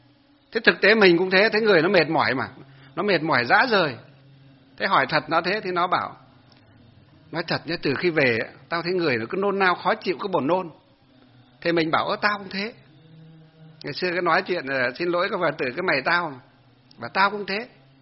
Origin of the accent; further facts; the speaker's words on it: Hòa Bình, Vietnam; để lên trên quê hương của tôi ở trên gì Hòa Bình á, trên vùng dân tộc vùng sâu vùng xa đấy, Hòa Bình này rồi Cao Bằng, Lạng Sơn, Lào Cai, Yên Bái